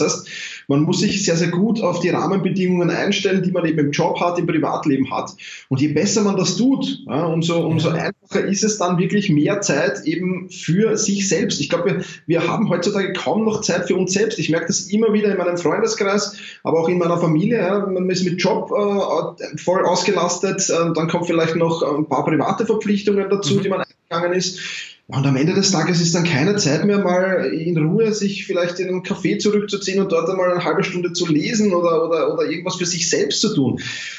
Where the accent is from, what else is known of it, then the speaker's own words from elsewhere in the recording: Vienna, Austria; wie man wahrscheinlich schon aus den ersten Sätzen hört. Ich komme aus Wien